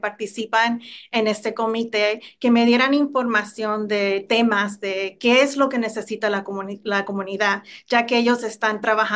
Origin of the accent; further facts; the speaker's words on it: Los Angeles, California, United States; born there; yo nací en Los Ángeles, California. Yo digo que soy 100% americana, 100% hispana. Mis padres son inmigrantes de Centroamérica